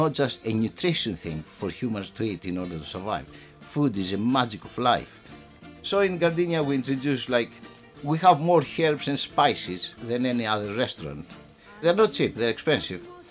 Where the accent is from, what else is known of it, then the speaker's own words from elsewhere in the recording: Greece; I come from Greece. I came in Gardenia roughly 30 years ago.